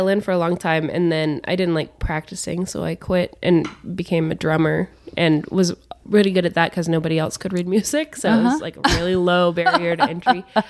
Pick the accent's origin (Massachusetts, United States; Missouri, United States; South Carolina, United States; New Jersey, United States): Massachusetts, United States; Boston; also born or lived in Kentucky; I grew up in Kentucky till I was 6, and then the rest of the time in Boston until college, or outside of Boston.